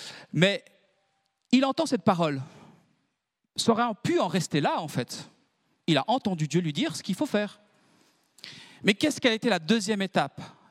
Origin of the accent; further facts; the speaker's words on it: Switzerland; Des fois, en tant que Suisse, des fois, on n'ose pas trop